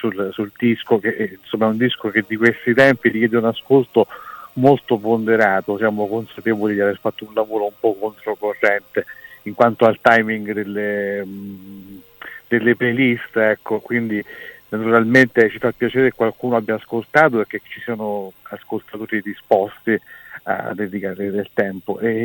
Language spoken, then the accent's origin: Italian; Minturno, Lazio, Italy; Io sono di Minturno, provincia di Latina, è un posto sul mare che è a cavallo tra Roma e Napoli